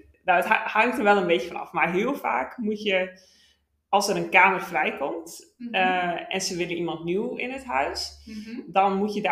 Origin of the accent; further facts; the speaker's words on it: Friesland, Netherlands; now in Rotterdam, Netherlands; En ook toen ik in Rotterdam ging wonen. Ik kom oorspronkelijk uit Friesland. Dus dan, dat is 3 uren met de trein.